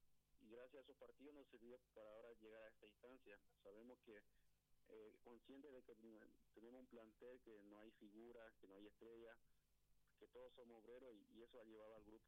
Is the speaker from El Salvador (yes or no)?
no; Caacupé, Cordillera, Paraguay; born there; now in Pedroso, Paraguay; No, soy cacupeño porque nací en Cacupé, pero no, mi papá y eso tiene una casa en Pedroso, o sea, vivo en Pedroso, o sea, mi padre es en Pedroso.